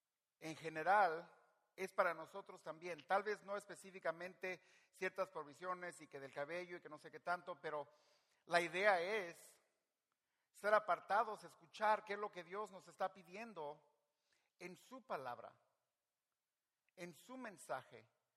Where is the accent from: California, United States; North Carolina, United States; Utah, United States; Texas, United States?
California, United States; Livingston; also born or lived in Merced; yo nací en Merced, me crié en Livingston, mi familia es de Michoacán, eventualmente me moví al sur de California, llegué primero a Fullerton, luego a Yorba Linda, Placentia, Santa Ana, Huntington Beach